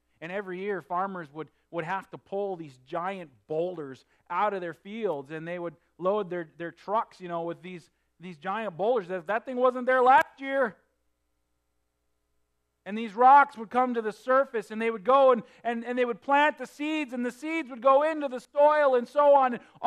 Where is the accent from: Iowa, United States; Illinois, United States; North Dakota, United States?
North Dakota, United States; When I was growing up in North Dakota with all those farm fields and so on, man, I lived in the Red River Valley, and it was just deep, deep black, black dirt.